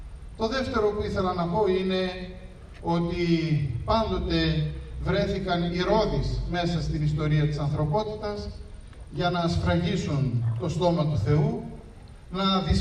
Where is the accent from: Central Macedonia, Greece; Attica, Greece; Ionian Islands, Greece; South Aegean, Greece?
Central Macedonia, Greece; εγώ που έρχομαι από την Κεντρική Μακεδονία, από την Πιερία συγκεκριμένα